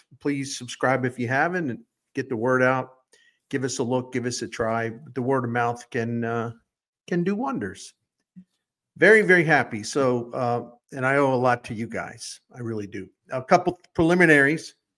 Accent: Baltimore, Maryland, United States; I grew up in Baltimore, Maryland, or outside of Baltimore, Maryland, but both of my parents were Baltimore people.

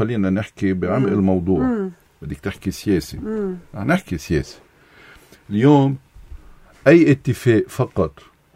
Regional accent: Lebanon

